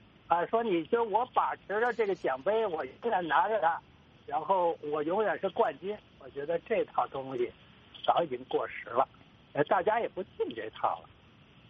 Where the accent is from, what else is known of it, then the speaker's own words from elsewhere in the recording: China; 作为大陆人